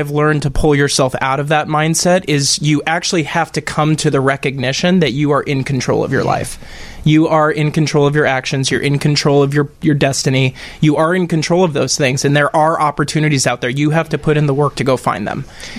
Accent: Beaverton, Oregon, United States; I grew up in Beaverton, Oregon, Nike Town, USA.

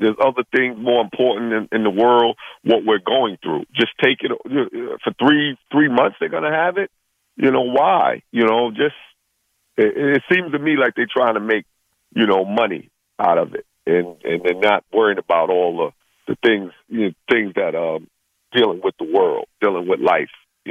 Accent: New York, United States; I'm cool with it because I'm from New York.

